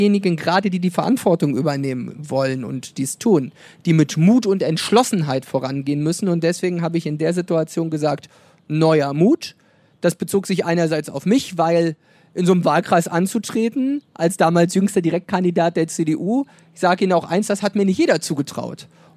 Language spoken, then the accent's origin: German; Mecklenburg-Vorpommern, Germany; auch für meine Heimatregion und auch für Vorpommern